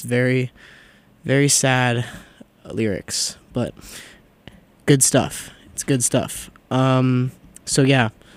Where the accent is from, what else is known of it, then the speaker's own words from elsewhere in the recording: Portland, Oregon, United States; They're from Seattle, which is close to my hometown in Portland, Oregon.